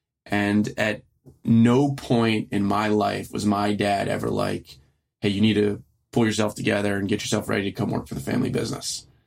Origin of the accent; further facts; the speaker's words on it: Baltimore, Maryland, United States; And as the older I grew, especially growing up in Baltimore City, the more I saw the reasons that I needed to continue not only ask those questions